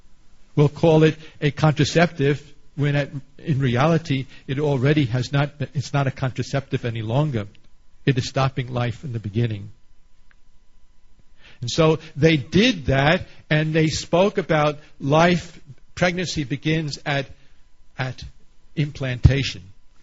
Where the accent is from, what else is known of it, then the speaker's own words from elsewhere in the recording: New York, United States; I come from New York.